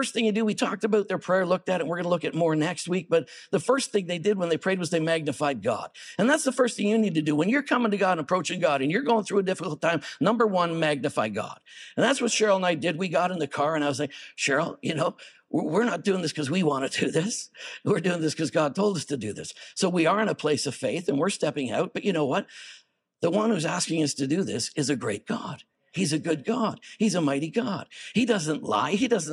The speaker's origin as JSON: {"language": "English", "town": "Montreal", "region": "Quebec", "country": "Canada", "tie": "born or raised there", "said": "The church I grew up in Montreal, we were a very, very multicultural church."}